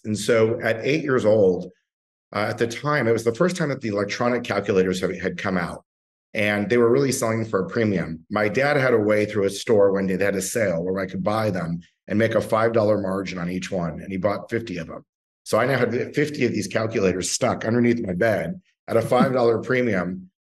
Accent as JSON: {"language": "English", "town": "Los Angeles", "region": "California", "country": "United States", "tie": "born or raised there", "lives_now": "Austin, United States", "said": "I'm born and raised in Los Angeles and actually started out in the film industry."}